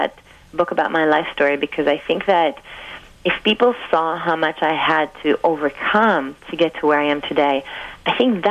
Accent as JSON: {"language": "English", "country": "Cuba", "said": "I came from Cuba, and I was writing in my blog for 3 years"}